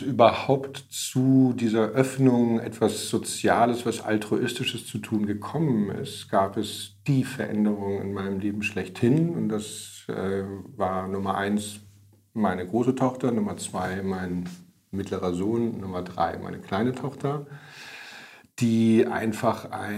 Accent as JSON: {"language": "German", "region": "Hamburg", "country": "Germany", "said": "Also ich bin, ich weiß gar nicht, wie vielte Generation bin ich Hamburger. Ich bin leidenschaftlich gern Hamburger."}